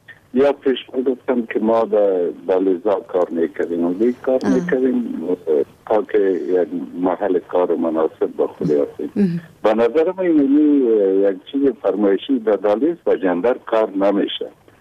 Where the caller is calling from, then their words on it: Kabul, Afghanistan; از کابل هستم.